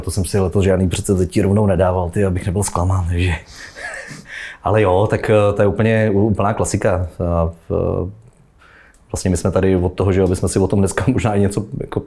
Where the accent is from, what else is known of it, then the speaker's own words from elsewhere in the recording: Děčín, Ústí nad Labem Region, Czechia; pocházím z Děčína